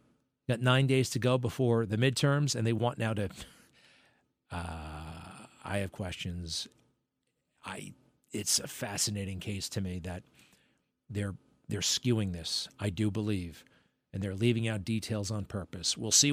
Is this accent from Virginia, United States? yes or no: no; Garden City, New York, United States; also born or lived in Baldwin; not far from where I grew up in Baldwin and then Garden City.